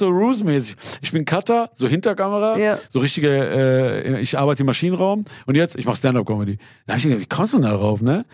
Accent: Iran; Ich finde jetzt nicht schlecht, mal auch coole Sachen aus meiner Vergangenheit oder aus dem Iran oder mein Dad oder was.

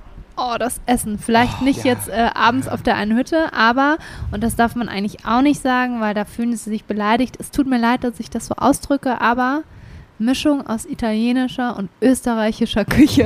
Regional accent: Switzerland; Genau, bei uns in der Schweiz.

